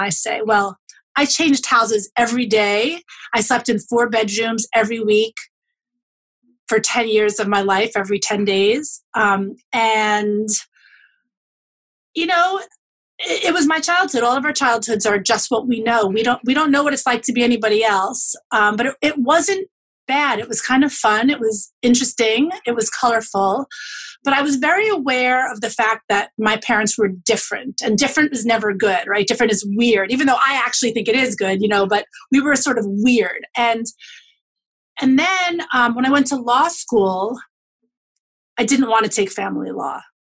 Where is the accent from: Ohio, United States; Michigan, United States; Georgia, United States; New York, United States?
New York, United States; New York City; So, I grew up in New York City in the later 70s and 80s, and at the time where I was a kid, I went to public school in Brooklyn